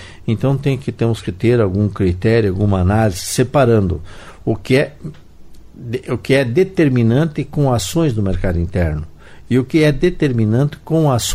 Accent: Brazil; Eu sou americano do Sul. Eu tenho orgulho muito grande. Eu sou brasileiro.

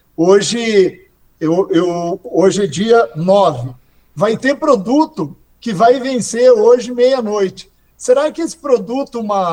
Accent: Cascavel, Paraná, Brazil; now in Curitiba, Brazil; a gente que é do interior, eu sou de Cascavel

